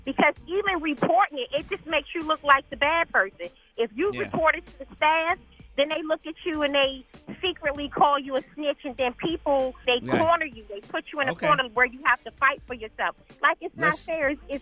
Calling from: Washington, District of Columbia, United States; I'm calling from Washington, D.C.

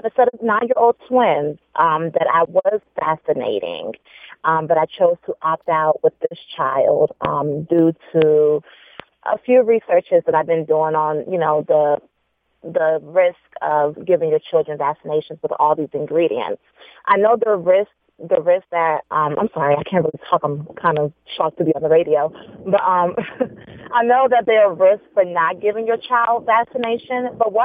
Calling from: Gaithersburg, Maryland, United States; I'm calling from Gaithersburg.

